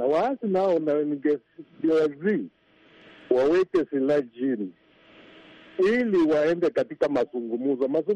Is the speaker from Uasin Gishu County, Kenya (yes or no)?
no; Bungoma County, Kenya; ninatoka sehemu za Bungoma, Kenya, na niko karibu mpakani mwa Uganda na Kenya